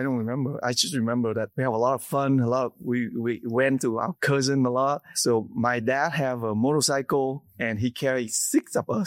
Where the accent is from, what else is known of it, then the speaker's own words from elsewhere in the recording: Vietnam; So I was born in Vietnam in 1970.